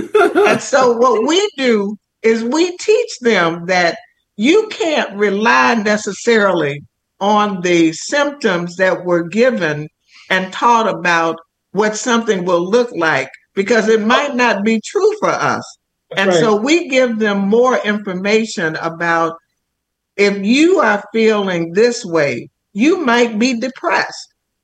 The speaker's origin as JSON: {"language": "English", "town": "Chicago", "region": "Illinois", "country": "United States", "tie": "born or raised there", "said": "We were both born and raised in the community. I was raised in Cabrini Green which is public housing in Chicago. So I was there from the time I was 11 years old until I was 25."}